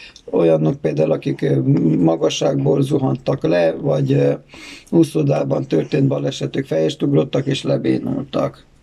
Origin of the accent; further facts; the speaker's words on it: Târgu Mureș, Mureș County, Romania; Marosvásárhelyről vagyok, Marosvásárhelyen születtem, itt gyermekeskedtem Marosvásárhelyen, a tanulmányaimat is itt végeztem, az általános iskolát, a liceumot és az egyetemet is.